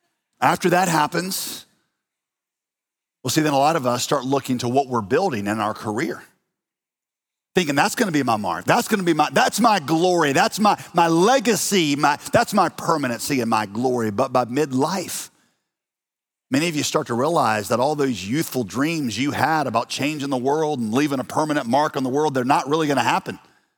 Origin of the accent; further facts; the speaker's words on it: United States; accent: American; I was like, am I just saying it in a weird American accent?